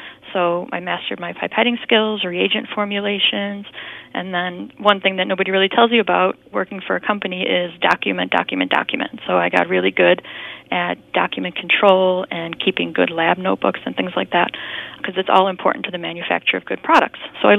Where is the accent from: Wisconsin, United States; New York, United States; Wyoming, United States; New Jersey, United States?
New York, United States; Buffalo; And being born and raised in Buffalo, I accepted an offer from the University at Buffalo program